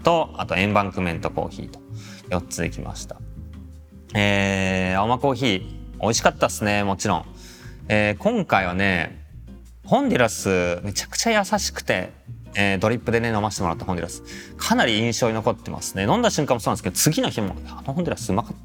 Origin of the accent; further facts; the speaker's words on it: Tokyo, Japan; 僕ね、まあ、東京生まれ東京育ちでなんですけど